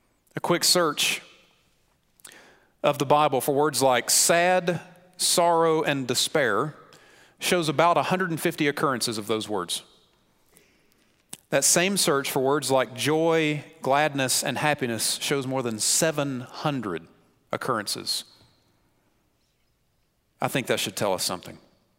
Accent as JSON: {"language": "English", "region": "South Carolina", "country": "United States", "tie": "born or raised there", "said": "I grew up in South Carolina. We were 49th in education."}